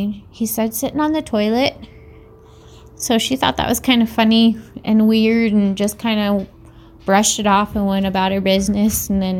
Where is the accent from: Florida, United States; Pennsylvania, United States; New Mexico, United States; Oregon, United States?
Oregon, United States; I am from Eastern Oregon, and I have quite a few stories.